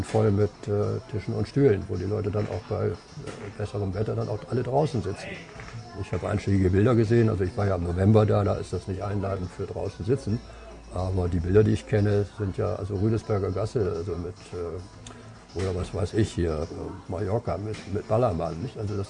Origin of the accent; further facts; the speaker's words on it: Germany; naja, ich komme also aus Deutschland, dann war die zweite Frage gleich, Ost oder West?